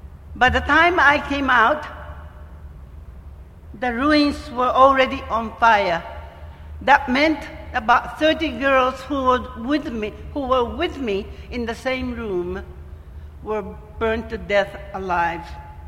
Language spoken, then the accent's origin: English; Hiroshima, Japan; My hometown of Hiroshima was ranked the 10th largest city at that time